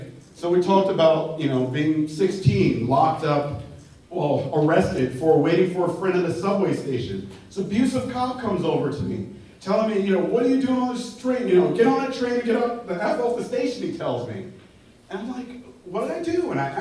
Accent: New York City, New York, United States; I grew up in Harlem. I grew up in Harlem in the 70s, early 80s.

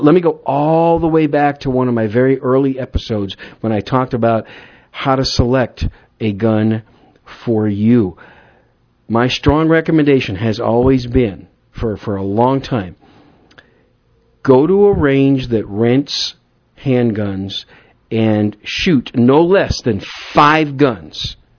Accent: Wisconsin, United States; also born or lived in New York City; I'm a Yankee from Wisconsin that, you know, well, I was born in New York City, raised in Wisconsin.

